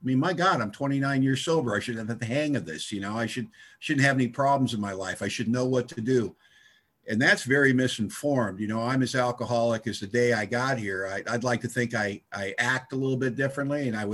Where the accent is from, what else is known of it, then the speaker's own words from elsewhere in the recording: Bellingham, Washington, United States; from Bloomingham, Washington, and I'm an alcoholic.